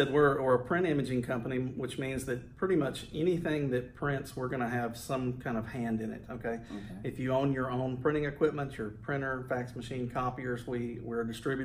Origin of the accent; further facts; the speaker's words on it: Humble, Texas, United States; I've been in the print imaging industry for about 27 years. I live here locally. I was born and raised in the Humble, Texas area.